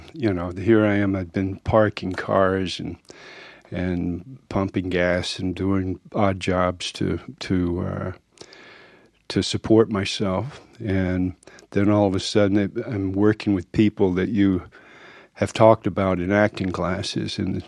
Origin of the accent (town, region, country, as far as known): Georgia, United States